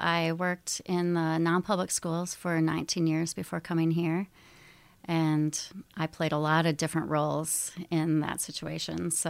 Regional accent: Northfield, United States; I grew up in the Northfield area. I'm an alum of Northfield High School, class of 1993, and I loved high school.

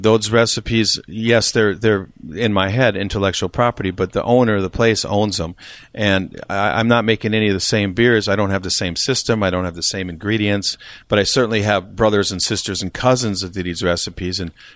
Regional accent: California, United States; now in Minnesota, United States; I came from California where there's amazing stuff being done, and I still talk with these people and work with these people.

